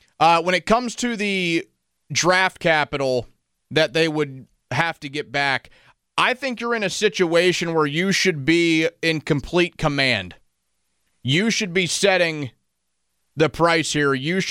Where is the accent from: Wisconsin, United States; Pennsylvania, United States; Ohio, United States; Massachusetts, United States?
Pennsylvania, United States; Greensburg; Dave, I appreciate the call, especially anybody who calls in from Greensburg, my hometown.